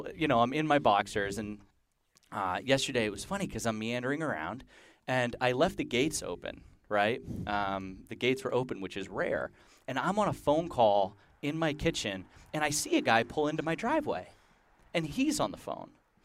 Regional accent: New Jersey, United States; I grew up in New Jersey, that would never happen.

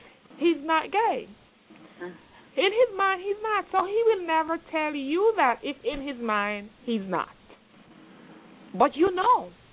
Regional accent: Jamaica; I'm an immigrant straight spouse. I am from Jamaica.

